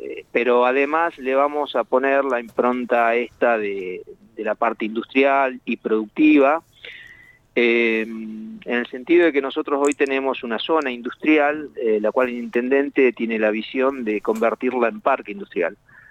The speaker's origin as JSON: {"language": "Spanish", "town": "Río Turbio", "region": "Santa Cruz", "country": "Argentina", "tie": "born there", "said": "yo nací en Río Turbio. ¿Vos? Hasta hice la colimba en Río Turbio"}